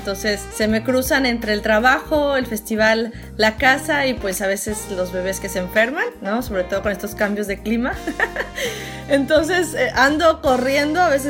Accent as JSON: {"language": "Spanish", "town": "Guadalajara", "region": "Jalisco", "country": "Mexico", "tie": "born or raised there", "said": "Yo soy Guadalajara. Nací, crecí toda mi vida en Guadalajara, mi familia también."}